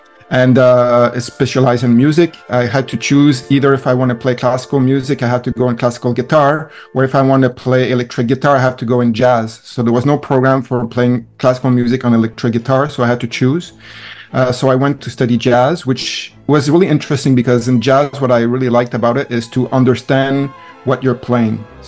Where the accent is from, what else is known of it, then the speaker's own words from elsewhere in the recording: Montreal, Quebec, Canada; So I'm based in Montreal, which is the place I call home and where I was born, and it's where I'm currently working as well.